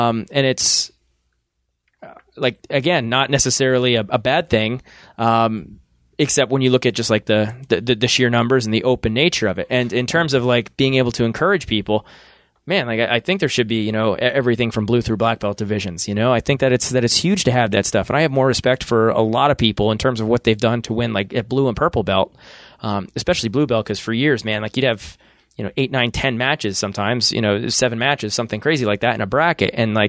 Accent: Swoyersville, Pennsylvania, United States; I grew up in a small town called Sawyersville, and it's just across the river from Wilkes-Barre. It's a tiny little dot on the map. There's probably like 6,000 people that live there.

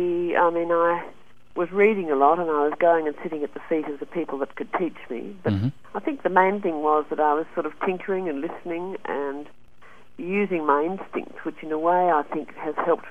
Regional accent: Sydney, New South Wales, Australia; Growing up in Sydney

